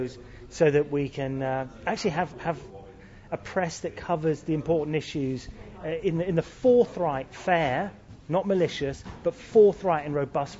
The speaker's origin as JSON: {"language": "English", "country": "United States", "said": "Yeah, well, as an American, you know, the land of free speech and so on"}